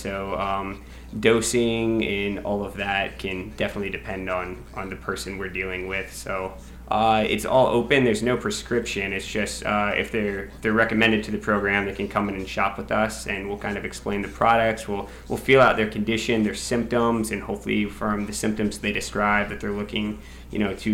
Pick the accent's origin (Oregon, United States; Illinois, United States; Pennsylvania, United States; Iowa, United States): Iowa, United States; Clinton; I was born and raised here in Clinton, Iowa.